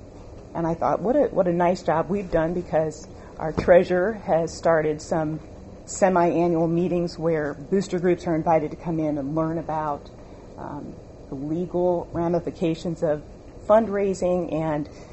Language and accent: English; Marysville, United States; as soon as I said, you know, I'm from Marysville, I mean, I barely said